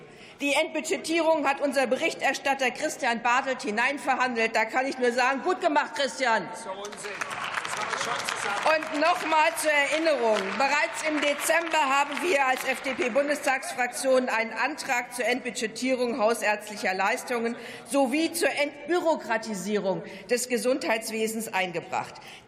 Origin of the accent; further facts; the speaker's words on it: Schleswig-Holstein, Germany; Ein Beispiel aus meiner Heimat Schleswig-Holstein.